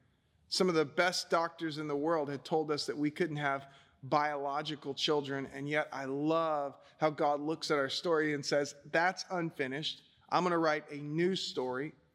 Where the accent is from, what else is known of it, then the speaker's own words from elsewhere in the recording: Pensacola, Florida, United States; moved away as an adult; I spent most of my life growing up in Pensacola, Florida. I went to Foley High School, and I left to go to Nyack College and Alliance Theological Seminary in New York.